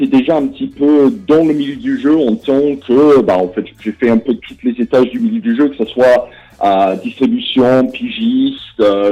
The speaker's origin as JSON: {"language": "French", "country": "United Kingdom", "second_language": "French", "lives_now": "France", "said": "comme vous pouvez peut-être entendre avec mon accent, je suis pas né en France, je suis d'origine britannique."}